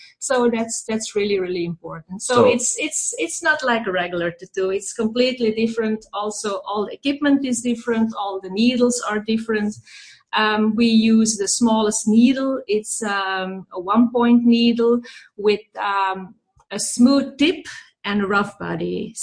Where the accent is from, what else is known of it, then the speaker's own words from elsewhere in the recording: Belgium; I'm from Belgium, and I live in a small country between Antwerp and Brussels.